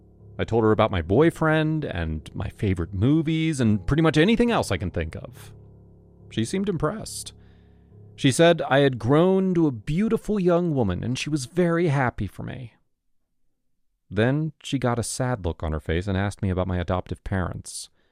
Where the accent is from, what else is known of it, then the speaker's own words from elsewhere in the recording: Kansas, United States; I was raised in Kansas, and I love my parents very much, but I've always known that I was adopted.